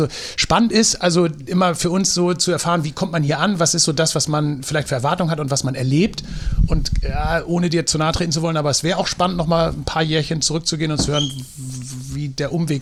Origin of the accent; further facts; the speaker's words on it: Drochtersen, Lower Saxony, Germany; Ich komme aus Drochtersen auf der anderen Elbseite oder Landkreis Stade